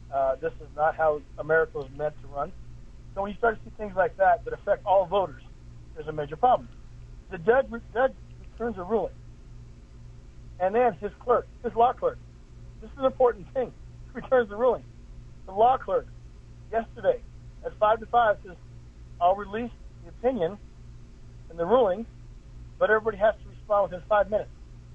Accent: Nevada, United States; I was born and raised in Nevada.

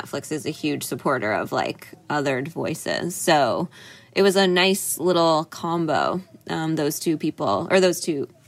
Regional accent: Canada; now in Los Angeles, United States; there's a weird magnetism to other Canadians down here in LA, especially. Like, you find yourself just meeting someone and connecting with them and then finding out later that, oh, they're also Canadian.

